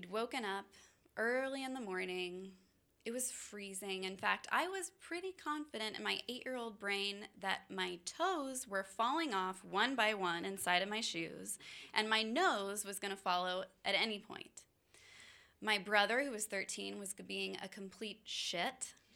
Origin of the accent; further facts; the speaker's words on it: Memphis, Tennessee, United States; Except for a southern version of Clark Griswold, because I grew up in Memphis, Tennessee.